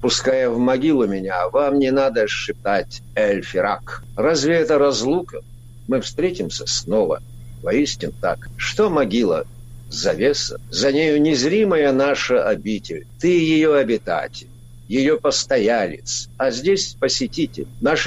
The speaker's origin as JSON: {"language": "Russian", "region": "Dagestan", "country": "Russia", "said": "Ну а что, разве у нас на родине не так? Вы же видите, какая политика сейчас проводится. Отменили обязательное изучение родных языков. В городах, например, у нас в Дагестане, в городах говорят на русском языке, исключительно на русском языке."}